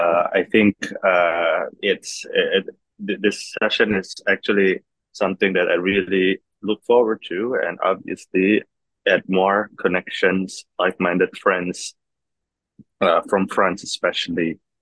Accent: Indonesia; I'm born and raised in Indonesia.

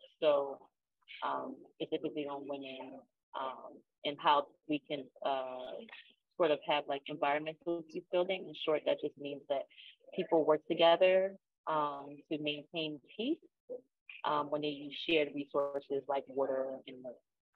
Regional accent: Philadelphia, Pennsylvania, United States; growing up in Philadelphia and being in the United States, which is the richest country in the world

